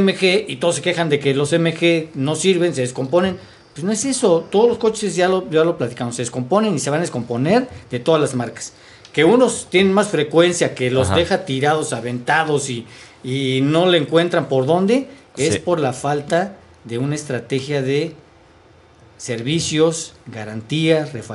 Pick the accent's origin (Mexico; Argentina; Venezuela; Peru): Mexico; soy mexicano